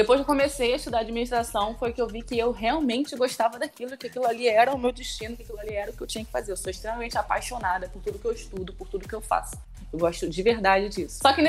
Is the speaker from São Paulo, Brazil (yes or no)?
no; Rio de Janeiro, Brazil; Não, eu nasci no hospital no Rio.